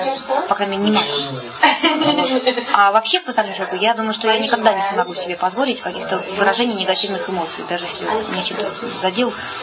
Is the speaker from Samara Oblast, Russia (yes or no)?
no; Saint Petersburg, Russia; Родилась я в Санкт-Петербурге, выросла в Санкт-Петербурге, и сейчас, так сказать, большее время я живу в Санкт-Петербурге.